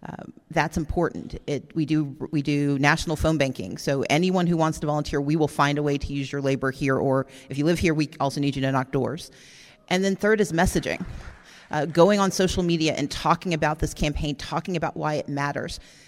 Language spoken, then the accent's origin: English; Mississippi, United States; I do know how to shoot. I'm from Mississippi.